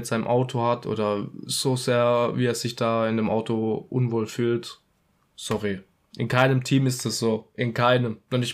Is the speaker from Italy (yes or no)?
yes; Italy; Ich als Italiener